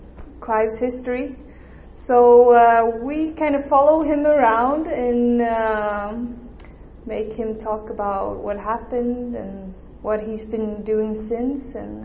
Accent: Sweden; me and Karin, we are from Sweden. And I guess you can say that the fact that I was 5 years old in 93 and that I come from Sweden

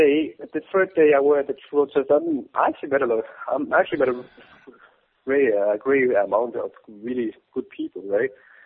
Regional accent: Copenhagen, Capital Region of Denmark, Denmark; I'm from Copenhagen. I'm part Finnish.

